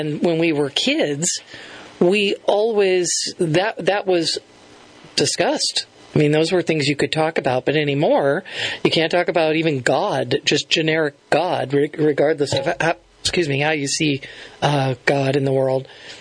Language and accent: English; Connecticut, United States; I mean, when we were kids, I'm 56, and growing up in Connecticut, we were either Catholic or Jewish.